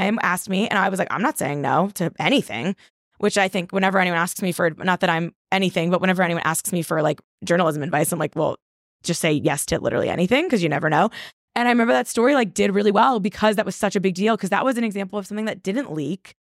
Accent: New Jersey, United States; I'm from New Jersey and everyone was talking.

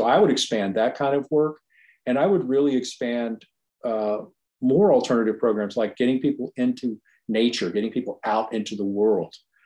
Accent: Virginia Beach, Virginia, United States; I grew up in Virginia Beach.

